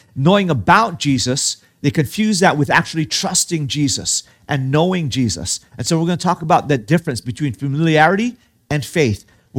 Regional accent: Hawaii, United States; And I grew up in Hawaii. And in Hawaii, we're all mixed.

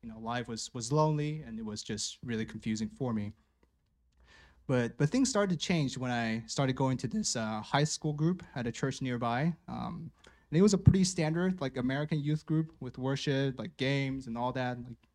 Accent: Taiwan; I was born and raised here in Taiwan, and during my early years, life was just mostly about school

